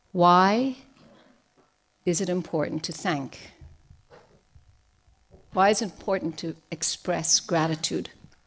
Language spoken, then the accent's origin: English; Ireland; I did not vote recently because I am an Irish citizen. And in this country, I'm known as a resident alien.